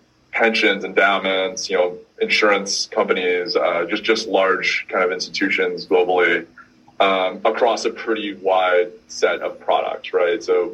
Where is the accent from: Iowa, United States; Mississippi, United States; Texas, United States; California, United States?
Texas, United States; I grew up in Texas, kind of in middle school and high school.